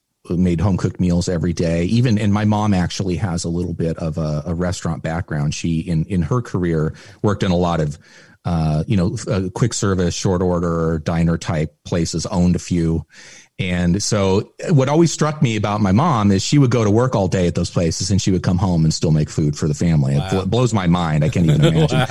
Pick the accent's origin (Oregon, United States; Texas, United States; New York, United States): Oregon, United States; Toledo; born there; I am from Oregon. I was born in a little town called Toledo, which is right near the coast, near Newport.